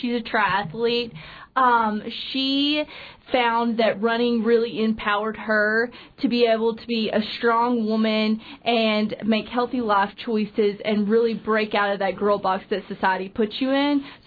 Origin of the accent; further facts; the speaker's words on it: Arkansas, United States; now in Juneau, United States; I'm from Arkansas.